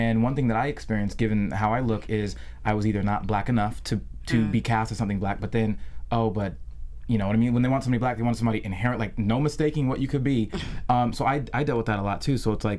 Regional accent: Seattle, Washington, United States; I'm from Seattle

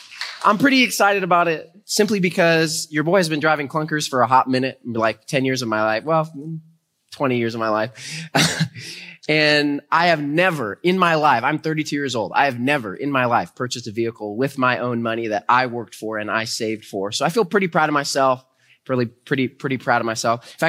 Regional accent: Pacific Northwest, United States; But originally, see, I'm from the Pacific Northwest.

